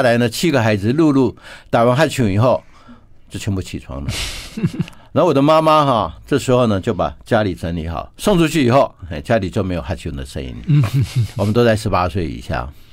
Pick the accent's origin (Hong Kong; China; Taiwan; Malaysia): Taiwan; Wanhua, Taipei; 在我小时候住在万华嘛，万华当年在差不多50年代、60年代那个时候还算是干净的，也没有太多的一些污染。